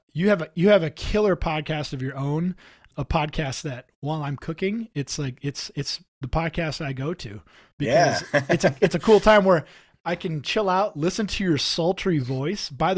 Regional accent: South Dakota, United States; We're both from South Dakota

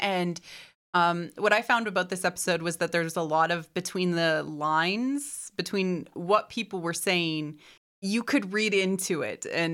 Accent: Canada; because we are Canadian

